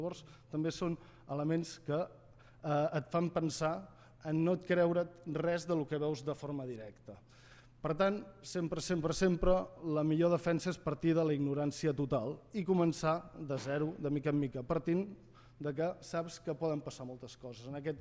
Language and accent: Catalan; Terrassa, Catalonia, Spain; els que som de Terrassa, doncs el tèxtil el coneixem